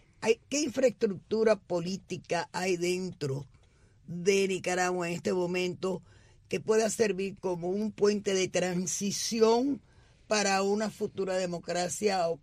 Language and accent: Spanish; Cuba; en mi país, en Cuba